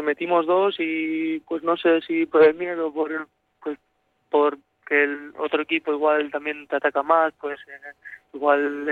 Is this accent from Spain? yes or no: yes; Ondarroa, Basque Country, Spain; Sí, yo soy de Ondarroa, sí.